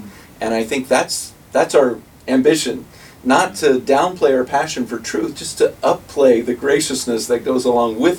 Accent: Virginia Beach, Virginia, United States; I grew up in Virginia Beach, and was saved in my teenage years

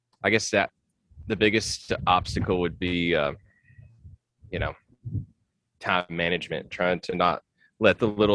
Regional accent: Nashville, Tennessee, United States; And I was like, well, I'm from Nashville, so we can like go try to launch it in Nashville.

